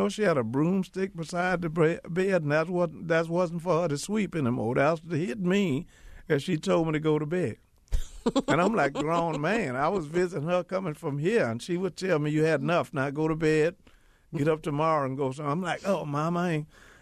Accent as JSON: {"language": "English", "region": "Louisiana", "country": "United States"}